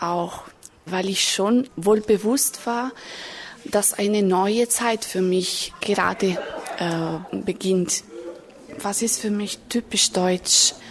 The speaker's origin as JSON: {"language": "German", "country": "Italy", "second_language": "German", "lives_now": "Germany", "said": "Ich komme aus Italien und ich bin 1983 geboren und ich arbeite als Comenius-Assistentin hier in Deutschland. Ich lerne Deutsch, weil ich Fremdsprachen liebe"}